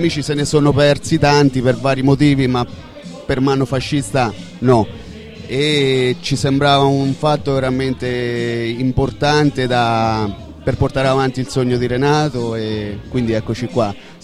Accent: Terni, Umbria, Italy; E per noi che veniamo da Terni, diciamo, un fatto del genere ci sembra assurdo

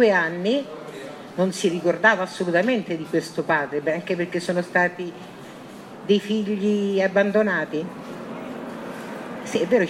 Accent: Lazio, Italy; Io sono nata a Piazza Tuscolo, quindi vengo da un quartiere ultra nero

